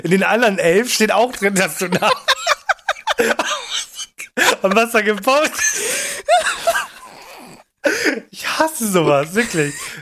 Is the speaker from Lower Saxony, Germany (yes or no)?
yes; Buxtehude, Lower Saxony, Germany; born there; Buxtehude.